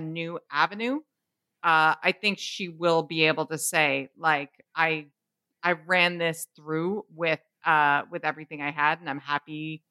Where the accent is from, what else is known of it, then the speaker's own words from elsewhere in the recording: Canada; We're Canadian, so I have to shout out Bonjour High.